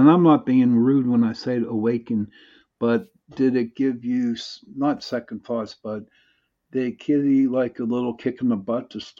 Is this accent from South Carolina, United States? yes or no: no; Pittsburgh, Pennsylvania, United States; You know, I'm from Pittsburgh.